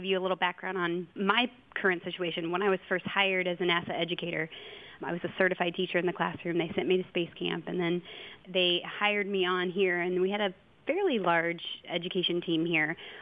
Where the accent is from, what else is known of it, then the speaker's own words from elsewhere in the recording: Melbourne, Florida, United States; I'm from Melbourne